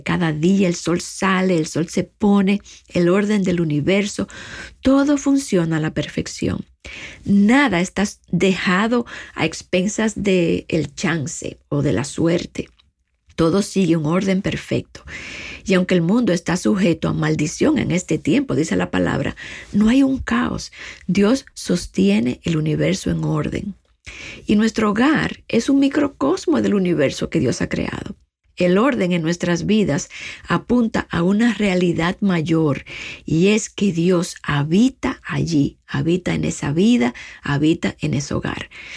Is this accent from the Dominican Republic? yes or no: yes; Dominican Republic; Viven, como dicen en mi país, República Dominicana, como chivos sin ley.